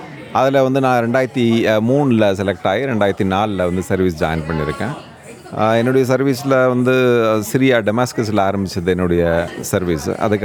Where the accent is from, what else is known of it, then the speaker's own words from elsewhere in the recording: Vellore, Tamil Nadu, India; now in Canberra, Australia; என்னுடைய சொந்த ஊர் வேலூர், தமிழ்நாட்டில் வேலூர்னு சொல்லிட்டு.